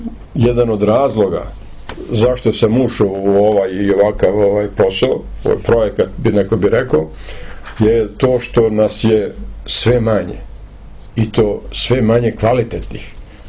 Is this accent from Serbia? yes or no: no; Kosovo; u mojoj Metohiji, odakle sam ja